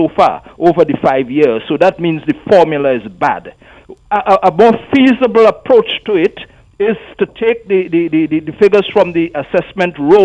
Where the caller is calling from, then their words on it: Couva, Couva-Tabaquite-Talparo, Trinidad & Tobago; Yes, I'm calling from Kuva.